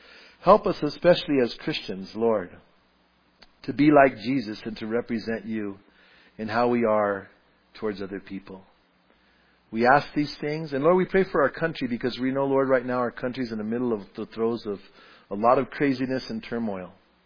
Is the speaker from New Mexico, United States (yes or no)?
yes; Bernalillo, New Mexico, United States; I was on my way to my hometown. I was driving my old 55 Chevy pickup, and it was nighttime. And I was on my way from Albuquerque to Bernalillo on this old kind of two-lane highway, old Highway 85.